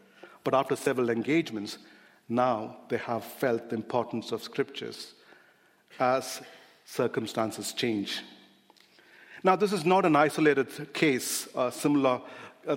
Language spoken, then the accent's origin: English; India; when I grew up in India, I see the parable very differently